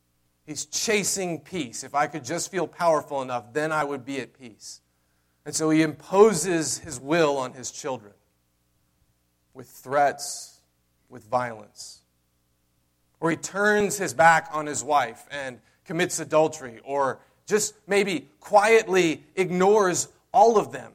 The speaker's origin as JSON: {"language": "English", "region": "the South", "country": "United States", "said": "Okay, I'm from the South. Okay? We say, bless her heart, when we mean, oh my goodness."}